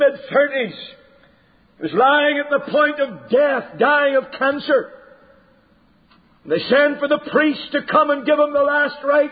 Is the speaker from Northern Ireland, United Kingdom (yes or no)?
yes; Northern Ireland, United Kingdom; I think of a man who lived next door to us as I was growing up in Northern Ireland.